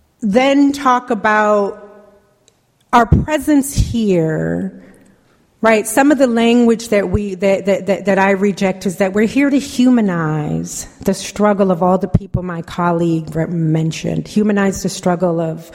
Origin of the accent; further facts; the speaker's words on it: Jamaica; I'm Jamaican. I'm an immigrant.